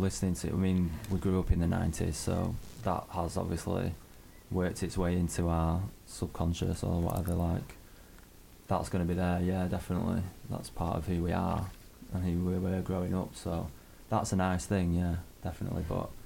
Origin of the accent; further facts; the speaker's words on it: Sheffield, Yorkshire and the Humber, United Kingdom; Me and my brother Duncan, we're both from Sheffield originally.